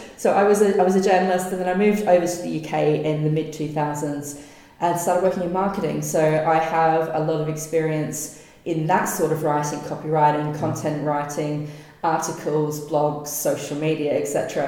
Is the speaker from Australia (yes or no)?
yes; Adelaide, South Australia, Australia; I grew up in Adelaide in the 80s. I was born in the late 70s. So I was very much in the 80s and 90s growing up.